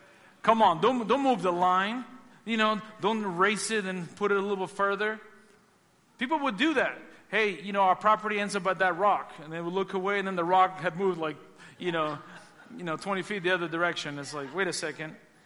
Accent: Mexico; moved away; And I can say that, people. I came from Mexico.

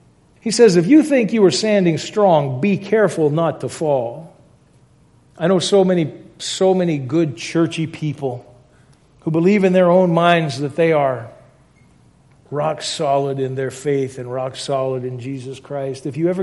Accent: Louisiana, United States; I grew up in Louisiana. The state motto is "Laissez les bons temps rouler." That's "let the good times roll."

